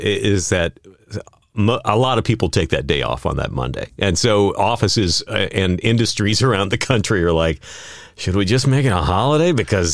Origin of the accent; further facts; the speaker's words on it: Brownwood, Texas, United States; born there; where I was born in Brownwood, Texas, you know, all those rural communities